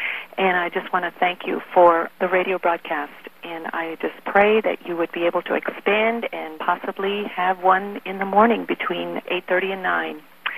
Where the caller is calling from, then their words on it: Newton, United States; Hello, I'm calling from Newton